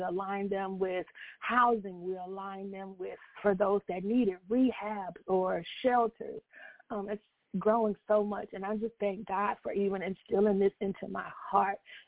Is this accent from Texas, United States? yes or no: yes; Houston, Texas, United States; I am from the Houston, Texas area.